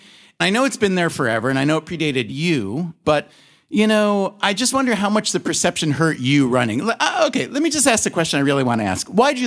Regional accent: New York, United States; because I come from New York

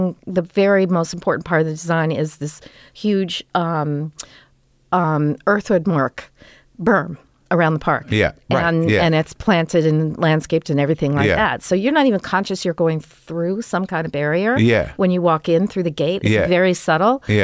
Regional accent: Toluca Lake, California, United States; And we grew up in Toluca Lake. Which is, like, just minutes.

